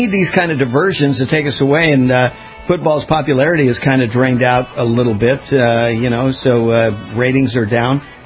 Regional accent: West Coast, United States; But, yeah, I grew up on the West Coast, and the Dodgers, that was my team.

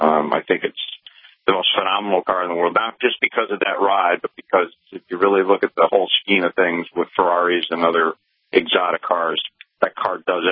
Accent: Glastonbury, Connecticut, United States; now in Greenwich, United States; And so we're fortunate to live near New York City in Greenwich, growing up in Glastonbury, Connecticut.

